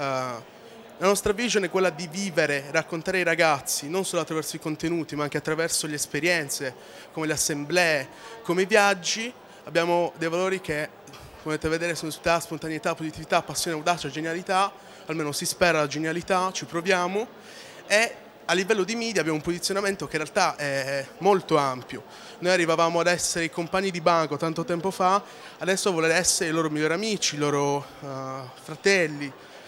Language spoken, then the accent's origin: Italian; Cagliari, Sardinia, Italy; now in Milan, Italy; Io sono nato a Cagliari, sono cresciuto a Cagliari, sono stato a Milano.